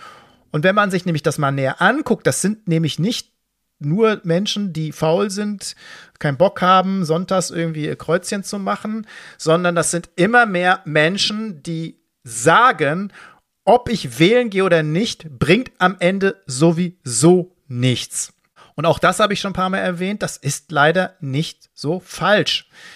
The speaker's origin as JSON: {"language": "German", "town": "Dortmund", "region": "North Rhine-Westphalia", "country": "Germany", "tie": "born or raised there", "said": "da wollte ich mir Dortmund rauspicken, klar, meine Heimatstadt."}